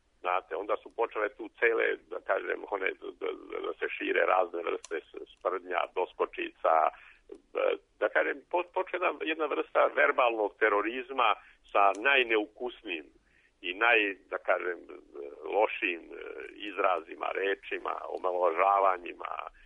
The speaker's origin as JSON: {"language": "Serbian", "region": "Vojvodina", "country": "Serbia", "tie": "born or raised there", "said": "ja sam odrastao u Vojvodini na selu"}